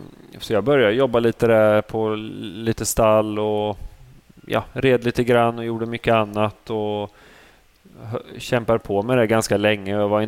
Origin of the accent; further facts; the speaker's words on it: Motala, Östergötland, Sweden; Jag kommer från Motala Vadstena från början.